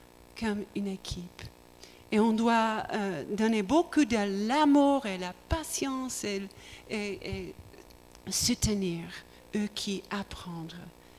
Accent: United States; French is a second language; Et je suis américain et je pense ce que j'ai entendu des Français

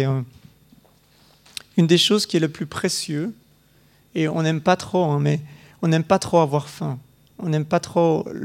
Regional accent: Brussels, Brussels-Capital Region, Belgium; also born or lived in Switzerland; je suis né en Belgique, de nationalité suisse, mais j'ai vécu 25 ans à Bruxelles avant de repartir pour 3 ans et demi à la Chaux-de-Fonds en Suisse. Et ça fait maintenant 2 ans et demi que j'habite aux États-Unis, Kansas City, en plein centre des États-Unis

